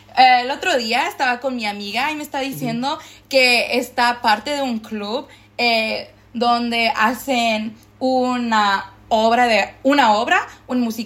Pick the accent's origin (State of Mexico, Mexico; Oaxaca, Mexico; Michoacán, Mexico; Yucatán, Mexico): Yucatán, Mexico; Y yo soy mexicana, de Yucatán.